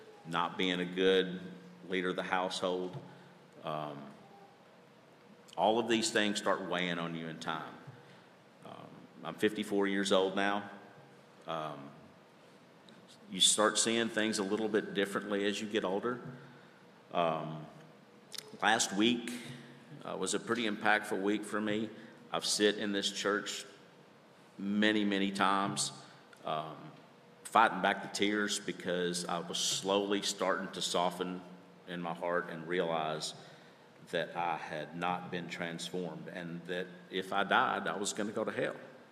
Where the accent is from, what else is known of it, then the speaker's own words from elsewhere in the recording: Kirksey, Kentucky, United States; I grew up in Kirksey. I don't know if anyone knows where Kirksey is, Northwest Callaway County.